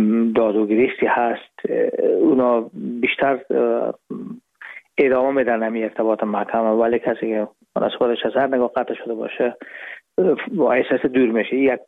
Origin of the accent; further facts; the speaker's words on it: Herat, Afghanistan; moved away as an adult; now in Hamburg, Germany; رفتیم از کابل به هرات و پیش که فاکولته رو پایان برسانیم یا دیپلم بگیریم از هرات از طریق زمینی داخل مرز ایران شدیم، از مرز ایران گذشتیم و داخل پاکستان و از پاکستان قاچقی آمدیم به آلمان. می شد سال 1369 که ما به هامبورگ رسیدیم که باشه 1990.